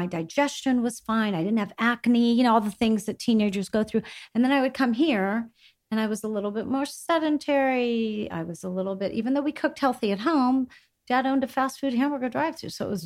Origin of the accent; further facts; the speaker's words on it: Greece; And now I circled back to eating the exact same way that I was eating growing up in Greece.